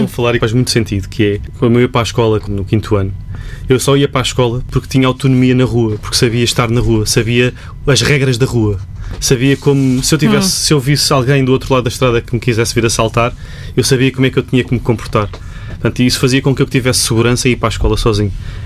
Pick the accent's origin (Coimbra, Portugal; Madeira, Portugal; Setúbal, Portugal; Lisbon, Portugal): Lisbon, Portugal; Algés; Não, mas mais em Algés, onde nós vivemos sempre.